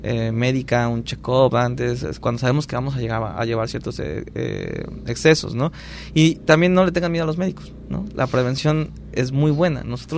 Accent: Mexico; Y nosotros como mexicanos

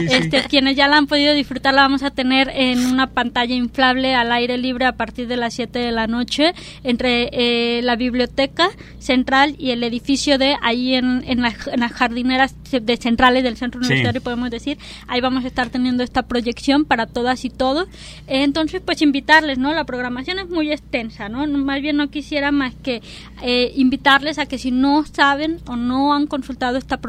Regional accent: Mexico; como buenos mexicanos vemos esto como alegría, como celebración.

